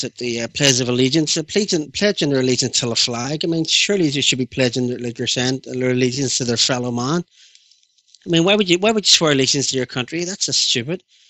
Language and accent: English; Belfast, Northern Ireland, United Kingdom; From Belfast.